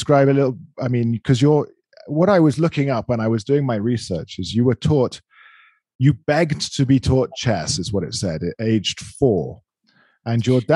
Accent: London, United Kingdom; I'm from London, and England is a very classist society.

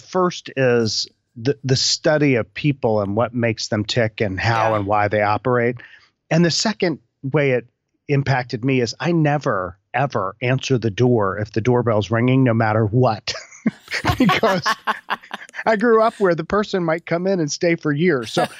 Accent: Maryland, United States; I grew up in Maryland

